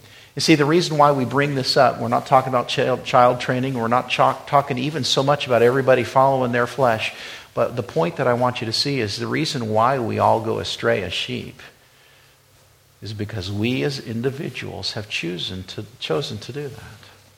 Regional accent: Wyoming, United States; the picture that I get is I grew up in Wyoming fishing.

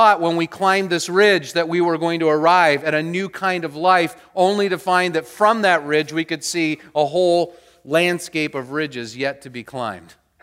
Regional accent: United States; because I'm an American. And we get to choose everything.

